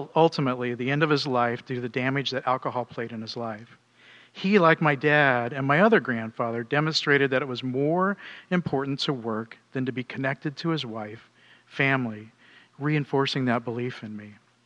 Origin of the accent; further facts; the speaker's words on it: The Dalles, Oregon, United States; born there; I was born in the Dalles, Oregon on a hot August night in 1957, the son of a preacher's kid.